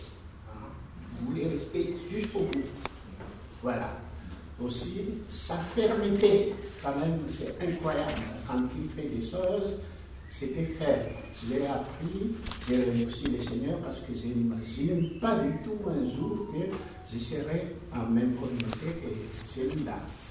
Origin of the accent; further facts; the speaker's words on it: Madagascar; Oui, je suis de Madagascar. Je suis venu ici parce que je suis malade